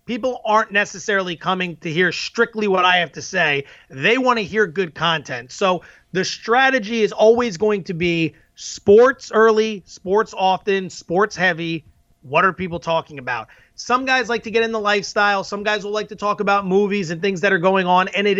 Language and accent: English; Philadelphia, Pennsylvania, United States; because growing up in Philly and, you know, listening to what goes on at WFAN with him and his competitors, there's so much of that on the East Coast